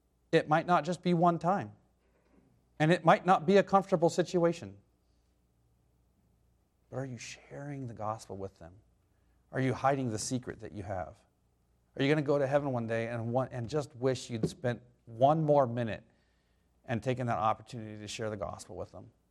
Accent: Oregon, United States; Maybe it's well, I'm from Oregon, so I mean, the gas pumper, but you don't have gas pumpers here.

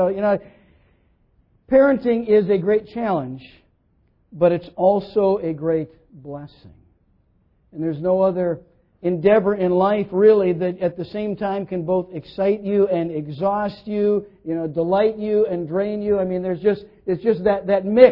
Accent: Minnesota, United States; My wife and I grew up in Minnesota

